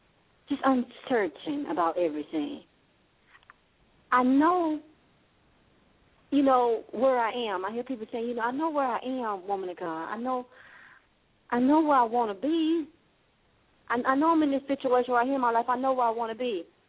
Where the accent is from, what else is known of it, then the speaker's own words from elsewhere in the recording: the South, United States; accent: Southern; And you see I'm saying thing, because I'm from the South. I'm Southern.